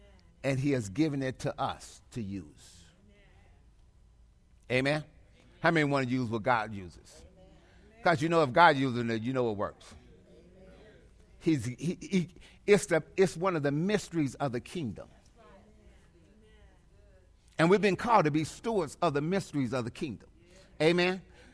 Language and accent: English; Kansas, United States; I told y'all I was from Kansas.